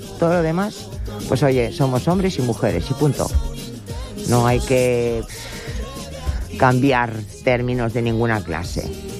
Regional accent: Benidorm, Valencian Community, Spain; Que somos mujeres de Benidorm que defendemos

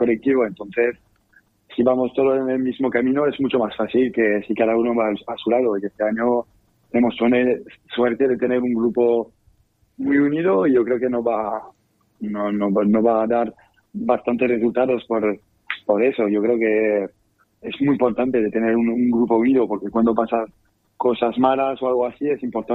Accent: France; Spanish is a second language; now in Argentina; yo vivo entre comillas al lado porque yo soy francés

